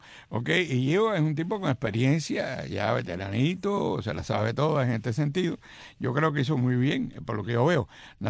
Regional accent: Cuba; somos cubanos

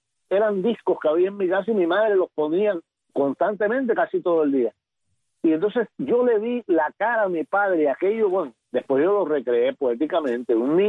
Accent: Bayamo, Granma, Cuba; la noche de los carnavales de Bayamo, en mi pueblo

